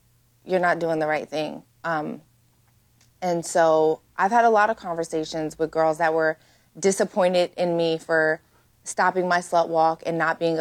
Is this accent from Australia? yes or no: no; East Coast, United States; now in Los Angeles, United States; I'm from the East Coast.